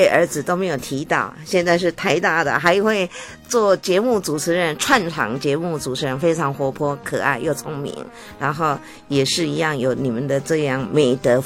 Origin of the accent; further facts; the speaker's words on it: Taiwan; 我们台湾人好像很少用这样的方法啊